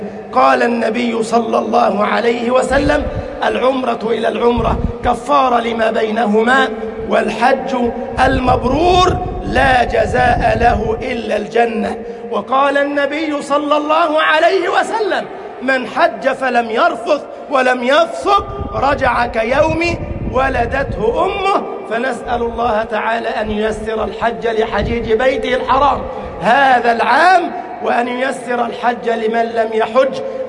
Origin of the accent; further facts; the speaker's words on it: Egypt; اللهم اجعل بلدنا مصر أمنا أمانا، سخاء رخاء، وسائر بلاد